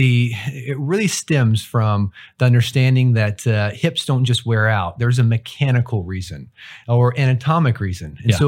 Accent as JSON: {"language": "English", "town": "Abilene", "region": "Texas", "country": "United States", "tie": "born or raised there", "said": "And so I grew up in West Texas, in Abilene, Texas, and I grew up wanting to do two things, either play professional baseball or go to medical school."}